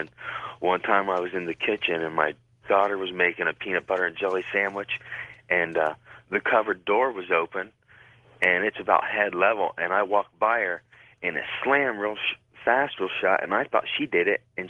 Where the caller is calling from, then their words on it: Marion, Ohio, United States; Calling from Marion, Ohio.